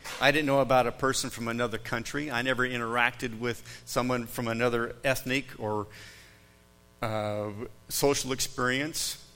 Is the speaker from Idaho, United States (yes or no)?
yes; Boise, Idaho, United States; I grew up in Boise, Idaho. in the 60s and the 70s.